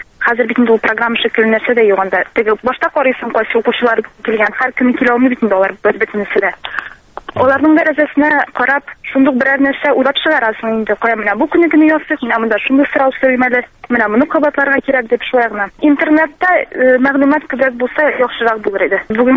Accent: Shemordan, Tatarstan, Russia; Мин Сабар районы Шәмәрдән бистәсеннән.

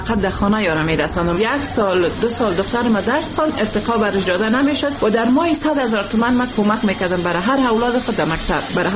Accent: Afghanistan; من خودم افغانی هستم

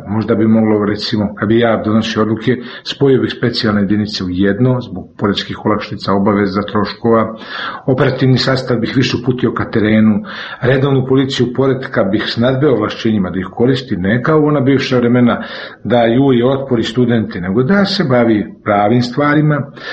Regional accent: Belgrade, Serbia; born there; Recimo, ja sam rođen u Beogradu.

